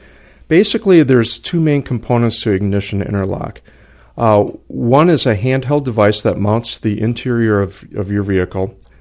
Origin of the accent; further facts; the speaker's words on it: Wisconsin, United States; I'm originally from Wisconsin, and I earned my Bachelor's of Arts degree at the University of Wisconsin.